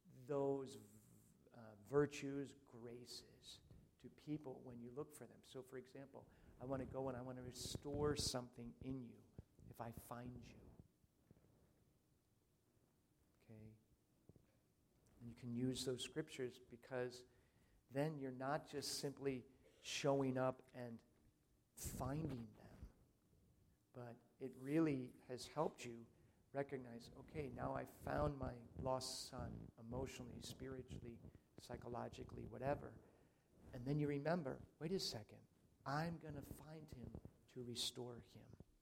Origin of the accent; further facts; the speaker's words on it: Maryland, United States; I'm from Maryland. Okay, right? What are you doing here? It was really very funny that I was from Maryland and I wasn't from St. Luke's, which is the church right around the corner, right?